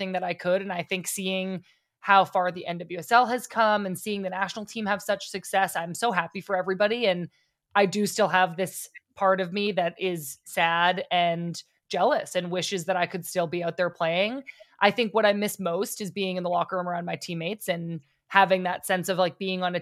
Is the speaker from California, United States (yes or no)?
no; Hanson, Massachusetts, United States; she's from my hometown of Hanson, Massachusetts, which is a very small town.